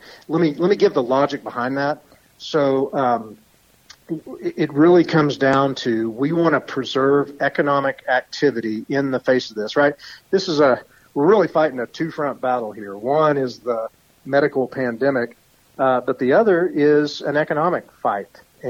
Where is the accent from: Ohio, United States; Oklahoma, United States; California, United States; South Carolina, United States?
Oklahoma, United States; Stevens County; You know, I'm a product of a rural county myself. I'm from Stevens County. And so though I live in Oklahoma County now